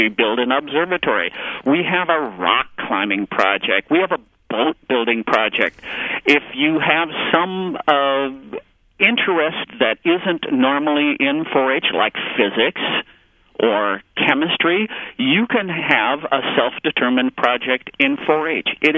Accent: La Crosse, Wisconsin, United States; I grew up in La Crosse, and my parents just assumed that 4-H was for rural kids.

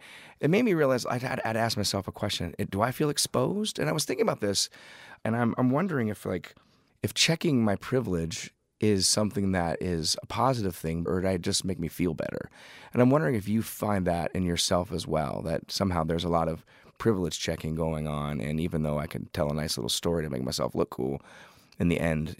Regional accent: United States; Well, I think Americans, white Americans, and I would put myself in this category, are just scared to death of race, man.

